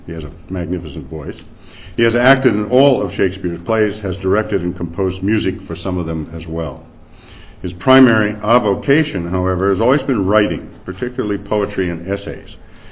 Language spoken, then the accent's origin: English; Montana, United States; Now, I'm from Montana, and the thought of cuddling up with a bear is somewhat frightening.